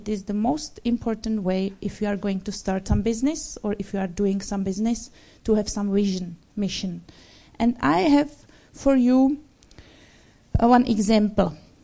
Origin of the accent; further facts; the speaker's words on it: Czechia; now in Norway; It's maybe crazy name because I'm not from Norway. I'm from the Czech Republic.